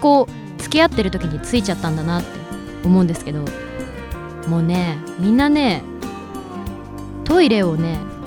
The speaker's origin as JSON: {"language": "Japanese", "region": "Shizuoka", "country": "Japan", "tie": "born or raised there", "said": "私の地元の静岡県西部とかは結構やるんですけど"}